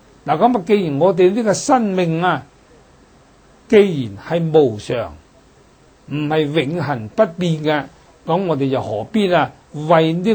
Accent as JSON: {"language": "Cantonese", "region": "Guangdong", "country": "China", "said": "尤其是我哋廣東人啊，係最興啦，講就煲湯啊，"}